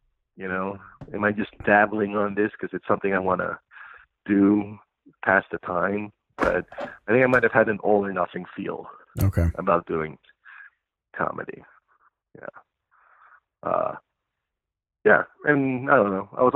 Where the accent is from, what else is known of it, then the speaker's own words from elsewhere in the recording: Passaic, New Jersey, United States; I grew up in Passaic, but I went to, for grade school, went to a Catholic school in Wellington, New Jersey, which was the neighboring town in Passaic. And that town was like nearly 80% Polish. So I grew up, you know, with friends who are Polish